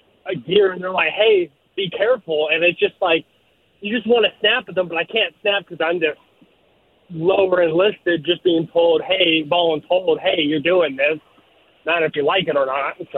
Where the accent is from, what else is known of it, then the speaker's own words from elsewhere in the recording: United States; You know, I'm originally from the Washington area, so I'm used to maybe maxing out at 80, 90 degrees for like a week.